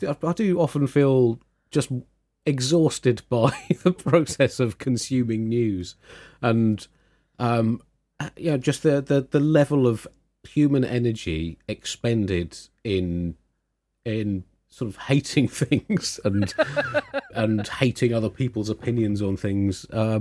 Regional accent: Tunbridge Wells, South East England, United Kingdom; there's a prominent broadsheet newspaper in this country that I grew up with living in Tunbridge Wells.

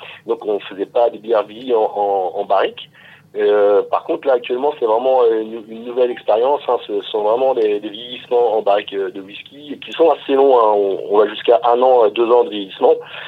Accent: Grand Est, France; je viens des Ardennes, tout près de la Belgique

